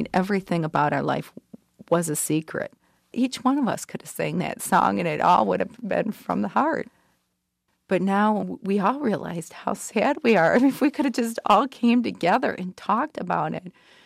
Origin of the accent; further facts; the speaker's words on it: Monroe, Michigan, United States; I'm from Monroe, Michigan.